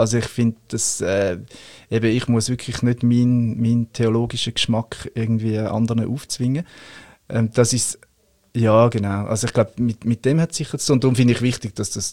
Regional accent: Switzerland; now in Zürich, Switzerland; so in dem Dorf, wo ich aufgewachsen bin, es halt dazu gehört hat, dass ein Kind getauft wird

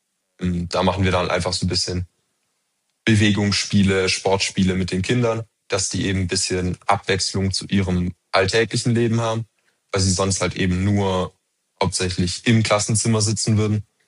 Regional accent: Germany; moved away; Ich habe 13, 14 Jahre lang in Deutschland Fußball gespielt, in meiner Heimatstadt.

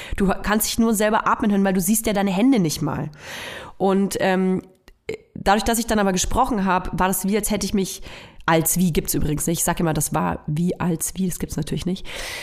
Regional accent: Nuremberg, Bavaria, Germany; Ich komme aus Nürnberg.

